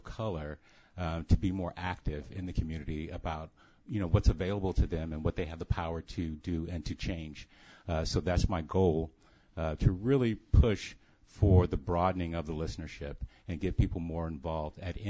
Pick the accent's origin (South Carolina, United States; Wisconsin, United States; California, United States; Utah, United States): California, United States; Oakland; resident of Oakland, born and raised in Oakland.